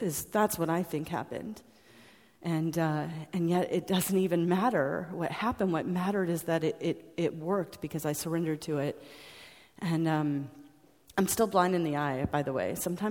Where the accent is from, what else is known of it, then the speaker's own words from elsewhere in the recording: United States; and I grew up in the States, and you used language that's the exact same language that I use.